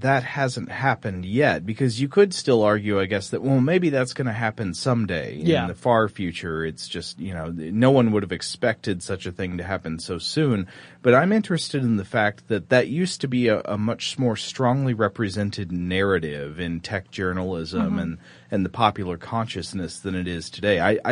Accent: Tennessee, United States; a flat thing in the shape of the state of Tennessee, which is my home state.

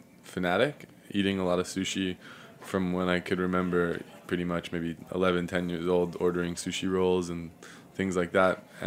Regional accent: Manhattan, New York, United States; moved away as an adult; now in Miami, United States; So Josh and I were born on the Upper East Side, just a few blocks away from the restaurant. Mm. So we grew up in Manhattan our whole life. Josh has lived here his whole life, and I moved to Miami 10 years ago.

